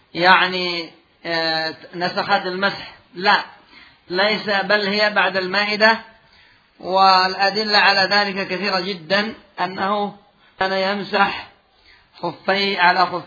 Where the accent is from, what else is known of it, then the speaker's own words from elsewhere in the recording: Yemen; وعندنا في اليمن